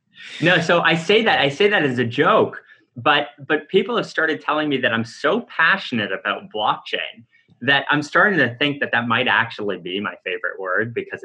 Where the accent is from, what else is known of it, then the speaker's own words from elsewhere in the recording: Canada; As a Canadian